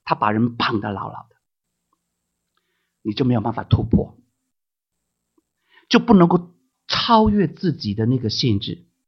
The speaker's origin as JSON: {"language": "Chinese", "country": "China", "said": "这些呢不合乎我们中国人的"}